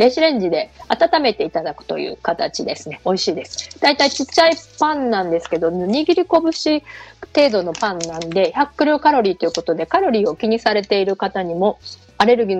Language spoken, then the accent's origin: Japanese; Osaka, Japan; それ私お店大阪人なんですけど、行ったことがなかったんですけど